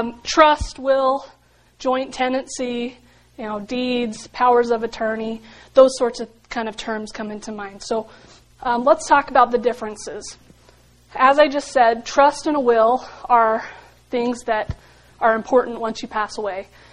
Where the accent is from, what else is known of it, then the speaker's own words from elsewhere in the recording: St. George, Utah, United States; also born or lived in Las Vegas; I grew up here in St. George, went to Dixie High School, which is where I graduated from.